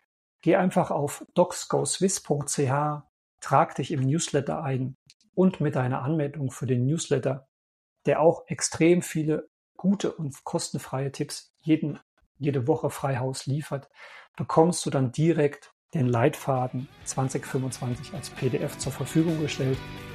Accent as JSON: {"language": "German", "country": "Germany", "moved": "yes", "lives_now": "Kreuzlingen, Switzerland", "said": "denn ich bin aus Deutschland ausgewandert. Ich fühle mich nicht als Schweizer, sondern ja irgendwo sowas dazwischen."}